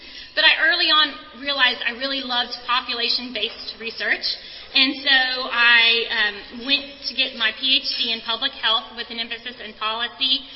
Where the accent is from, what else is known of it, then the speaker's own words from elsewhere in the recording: Smithville, Texas, United States; you have a picture of my hometown. It's in Smithville, Texas. It's very small.